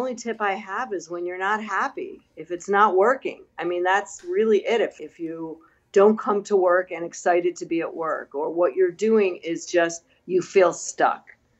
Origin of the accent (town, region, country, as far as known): Chicago, Illinois, United States; born or raised there